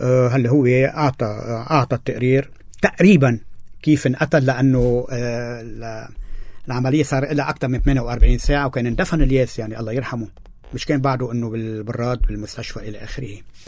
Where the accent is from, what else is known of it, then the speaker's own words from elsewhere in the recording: Zahle, Beqaa, Lebanon; أنا ابن جبال، يعني إذا صار مشكلة طلعت أنا على زحلة، ما هي كمان ضيعتي، يعني هذا بلدي بالنتيجة، هي منطقتي.